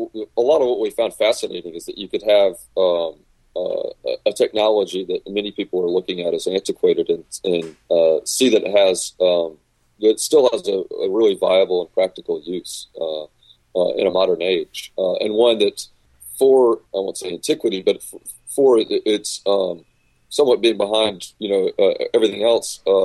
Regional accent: Atlanta, Georgia, United States; I'm from Atlanta, so I was we met there

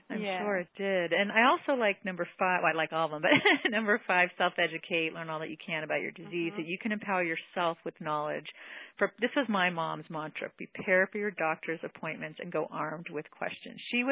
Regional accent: California, United States; now in Boston, United States; It's funny, because I'm from California, and I've been here on the East Coast in the Boston area for 10 years

